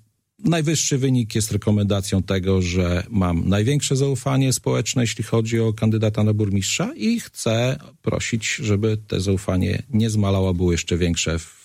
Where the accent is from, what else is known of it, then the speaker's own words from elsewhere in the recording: Augustów, Podlaskie Voivodeship, Poland; od urodzenia jestem związany z Augustowem.